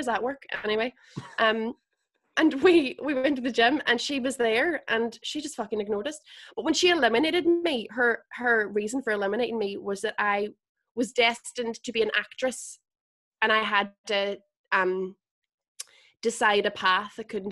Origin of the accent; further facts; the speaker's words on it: Derry, Northern Ireland, United Kingdom; I'm from Derry, but there's mad bastards that say it's Londonderry.